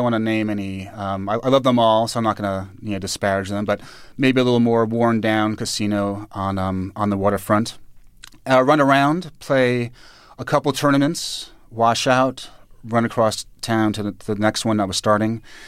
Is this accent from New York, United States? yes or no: yes; New York City, New York, United States; born or raised there